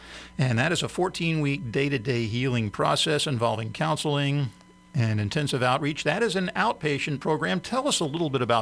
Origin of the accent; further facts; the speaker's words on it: Philadelphia, Pennsylvania, United States; You mentioned Philadelphia. That happens to be my hometown.